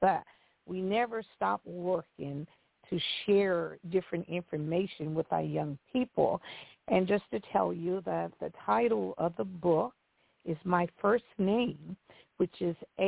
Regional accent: Mississippi, United States; born there; But just to let you know that I was born in Mississippi, and I always had dreams.

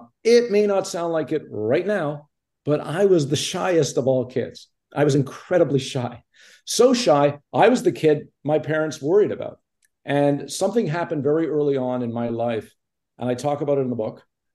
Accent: Montreal, Quebec, Canada; I grew up in Montreal and I was living in Toronto.

